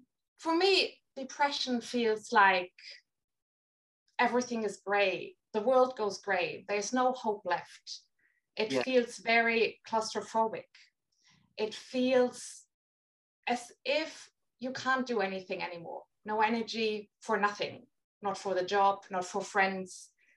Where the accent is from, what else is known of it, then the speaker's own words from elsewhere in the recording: Germany; English is a second language; moved away as an adult; now in Sydney, Australia; So I'm from Germany originally, but I always knew I wanted to live abroad someday. And my husband had a chance 10 years ago. So we moved to Sydney. It was meant to be 4 years, but it's been 10.